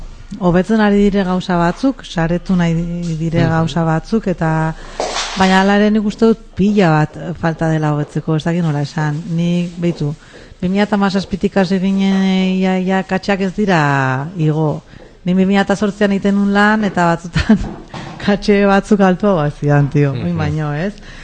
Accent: Eibar, Basque Country, Spain; adinez Eibartik nator, ez?

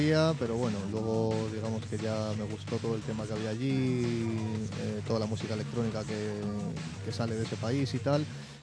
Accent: Madrid, Community of Madrid, Spain; born there; also born or lived in England; now in Zarautz, Spain; nací en Madrid, luego estuve en Inglaterra

